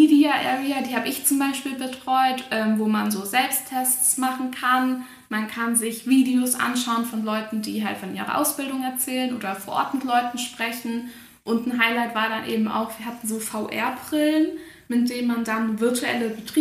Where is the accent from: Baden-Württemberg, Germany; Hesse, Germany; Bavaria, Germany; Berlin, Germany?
Baden-Württemberg, Germany